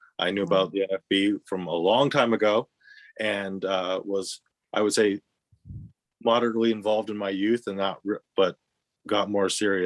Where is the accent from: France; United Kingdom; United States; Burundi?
United States; Harrisburg, Pennsylvania; also born or lived in Virginia; I grew up here originally in the Harrisburg area and started going to school up here, then had a crazy notion of leaving the area and moved to Virginia for a while.